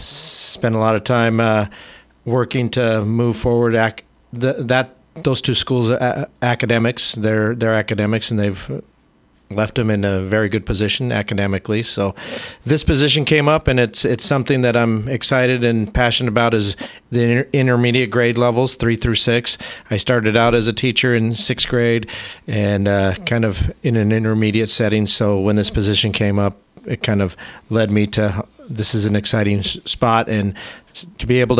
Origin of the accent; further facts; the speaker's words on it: Utah, United States; also born or lived in Las Vegas, United States / New Mexico, United States; Born and raised in Utah, and then spent some time in Las Vegas, Nevada, working as a rec therapist, and then from there, educational background, New Mexico